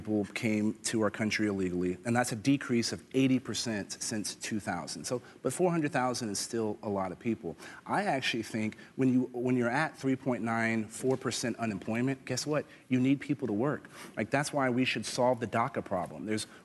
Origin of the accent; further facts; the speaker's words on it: San Antonio, Texas, United States; But I'm from San Antonio. That's the biggest city.